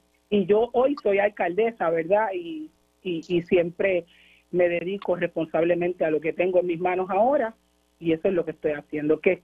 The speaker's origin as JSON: {"language": "Spanish", "town": "Gurabo", "country": "Puerto Rico", "said": "Mi pueblo de Gurabo me dio el respaldo"}